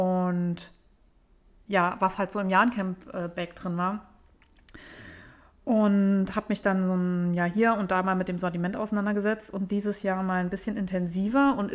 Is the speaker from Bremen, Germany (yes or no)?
no; Saarbrücken, Saarland, Germany; Bei uns in Saarbrücken gibt es tatsächlich keinen